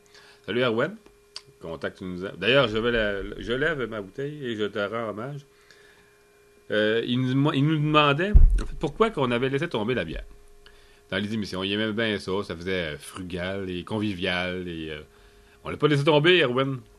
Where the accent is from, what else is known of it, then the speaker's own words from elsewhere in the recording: Quebec, Canada; Et il vient tout juste de sortir, nous, chez nous, au Québec.